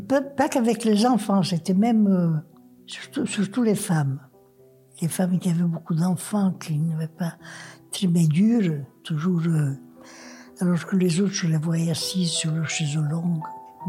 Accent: Afa, Corsica, France; 99 ans et 6 mois. Je suis née à Afa, j'ai toujours vécu.

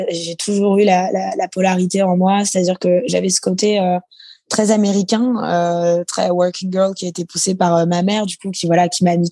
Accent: Ibiza, Balearic Islands, Spain; J'ai été élevée à Ibiza

